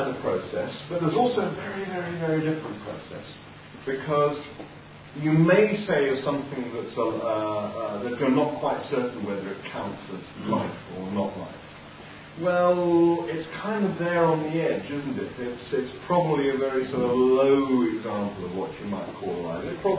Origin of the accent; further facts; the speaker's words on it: Cambridge, East of England, United Kingdom; born there; I was born in Cambridge in 1952.